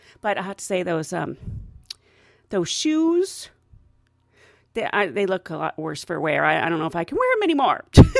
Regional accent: United States; Yeah, so I'm the American hiking up a volcano in a skirt and heels.

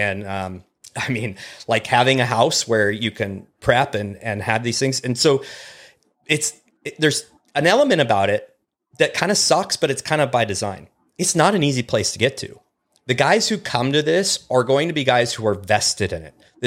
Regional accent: Pacific Northwest, United States; now in Texas, United States; I grew up in the Pacific Northwest on the coastal mountain range. I live in Texas now. It's flat.

